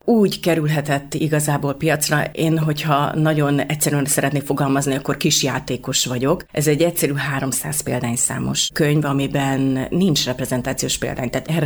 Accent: Esztergom, Komárom-Esztergom, Hungary; mert hogy én esztergomi vagyok

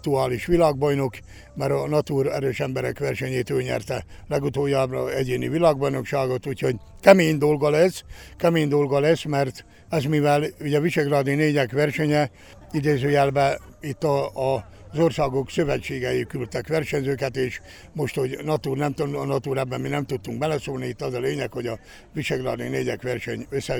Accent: Hungary; ismertem ugye egyértelműen ezt a város, mint magyar ember

